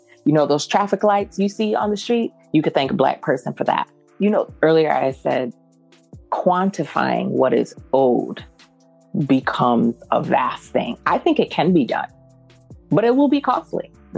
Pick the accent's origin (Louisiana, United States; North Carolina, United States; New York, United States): New York, United States; New York City; You know, I grew up in New York City once I came back from the islands